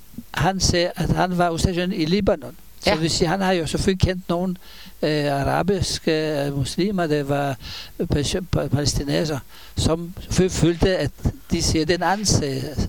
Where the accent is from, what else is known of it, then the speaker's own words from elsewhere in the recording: Israel; Danish is a second language; og jeg var frem fra Israel